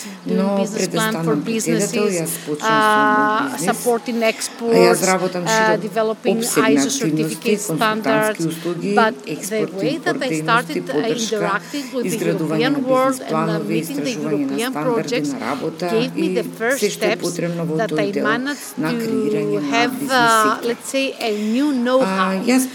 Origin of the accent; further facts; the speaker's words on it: Thessaloniki, Central Macedonia, Greece; also born or lived in Sweden; Сум од соседството, од Солун. На 18 години почна со школување на Аристотелис факултетот во Солун, но доби стипендија за да продолжам во Шведска со образованието.